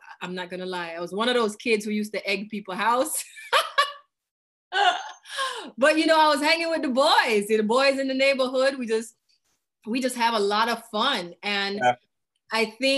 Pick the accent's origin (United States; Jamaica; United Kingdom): Jamaica; Kingston; I was born in Kingston, Jamaica.